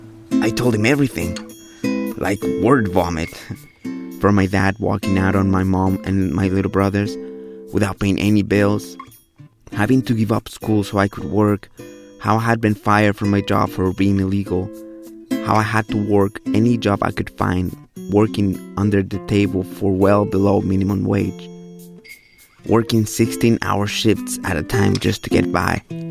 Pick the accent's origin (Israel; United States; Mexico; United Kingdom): Mexico; Mexico City; When I was a little kid growing up in Mexico City, my family always watched telenovelas.